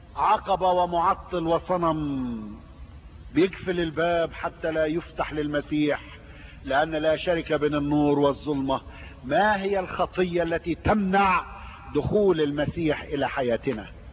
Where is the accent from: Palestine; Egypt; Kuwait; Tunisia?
Egypt; دعيت الى نهضة في بلد اسمها إثنة عندنا في مصر، في الصعيد، مدينة حلوة جدا وجميلة.